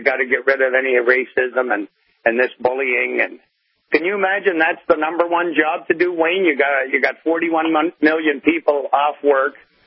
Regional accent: Hamilton, Ontario, Canada; now in Niagara, Canada; I was in Hamilton, a town, my hometown, an hour away from down here in Niagara.

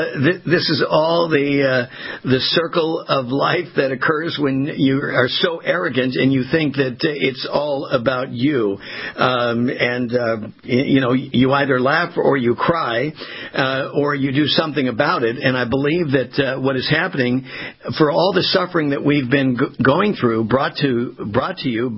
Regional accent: Port Hueneme, California, United States; I grew up on the coast in Port Hueneme, California, small little community in Ventura County

